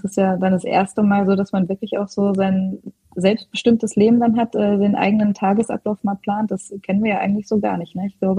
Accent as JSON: {"language": "German", "region": "Hesse", "country": "Germany", "tie": "born or raised there", "moved": "yes", "said": "dass ich nach dem Fußball gerne wieder in die Nähe meiner Heimat möchte. Ich bin bei Frankfurt am Main da in der Nähe."}